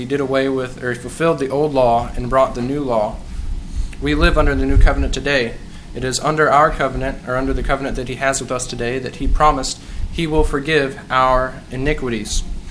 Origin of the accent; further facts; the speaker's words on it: Hico, Texas, United States; I'm from Hyco, Texas.